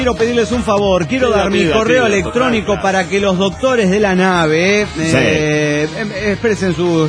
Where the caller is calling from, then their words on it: Rosario, Santa Fe, Argentina; de Rosario, Argentina.